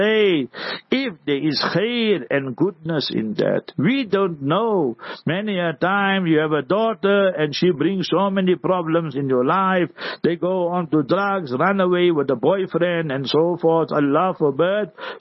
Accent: Heidelberg, Gauteng, South Africa; born there; Where I was born in Heidelberg, lo and behold, we were three Muslim families, our house and our shop

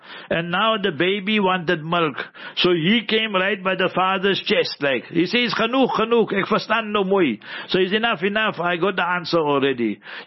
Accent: Heidelberg, Gauteng, South Africa; also born or lived in Newcastle; So I'm from Heidelberg, yeah, in Transvaal, Gauteng. I'm from there. So I was in Newcastle 20 years, now we're 20 years here.

